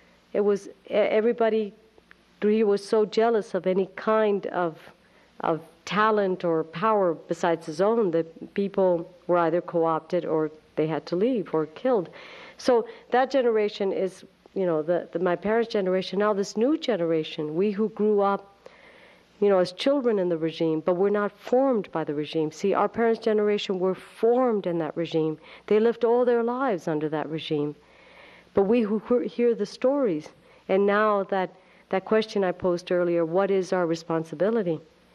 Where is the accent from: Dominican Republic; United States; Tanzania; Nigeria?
Dominican Republic; Oh, well, yes, I came from the Dominican Republic.